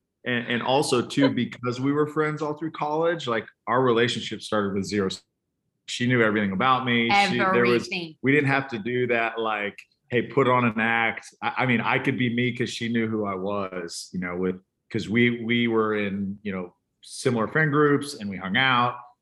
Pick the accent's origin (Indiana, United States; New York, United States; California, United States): California, United States; Clovis; because I grew up in Clovis just outside of Fresno